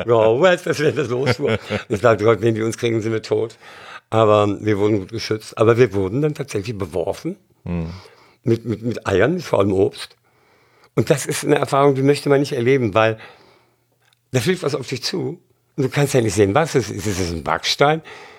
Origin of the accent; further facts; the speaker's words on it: Germany; Als Deutscher muss ich den Polen schon wieder erklären, wie es geht.